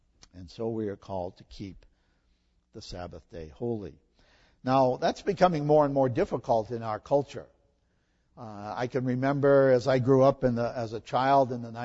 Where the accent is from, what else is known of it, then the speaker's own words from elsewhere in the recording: Massachusetts, United States; And I can remember in my hometown in Massachusetts, there was a Jewish community around where we lived.